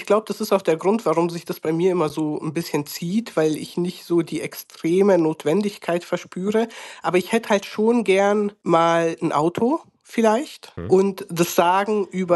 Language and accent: German; Romania; wir sind aus Rumänien